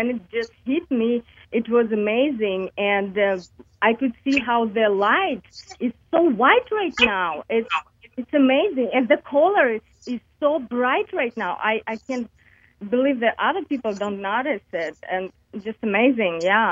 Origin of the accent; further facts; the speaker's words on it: Kyrgyzstan; now in United States; I'm calling from Minnesota, in a rural town. I'm originally from Kyrgyzstan, and I've been traveling quite a bit too